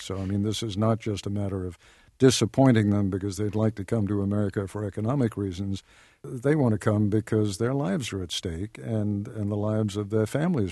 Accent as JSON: {"language": "English", "region": "England", "country": "United Kingdom", "tie": "born there", "said": "I was born in England. I had British citizenship"}